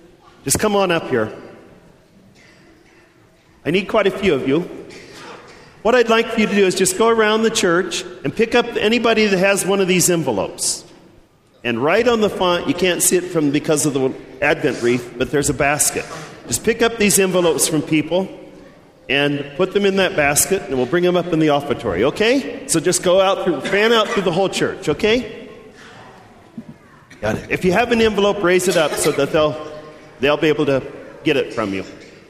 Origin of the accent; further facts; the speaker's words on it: Belpre, Ohio, United States; I was thinking it's probably like my hometown, Belpre. You know, just not much there. No future to it.